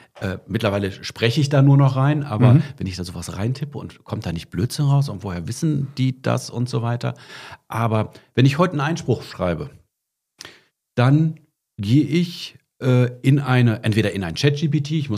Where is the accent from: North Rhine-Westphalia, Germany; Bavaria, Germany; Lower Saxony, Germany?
North Rhine-Westphalia, Germany; Bielefeld; Und ihr wisst ja, ich komme aus Bielefeld